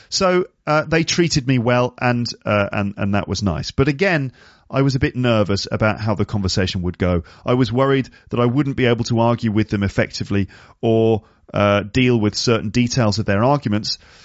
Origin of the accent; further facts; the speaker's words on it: United Kingdom; accent: British; They were joking that they would sound like stupid Americans compared to my British accent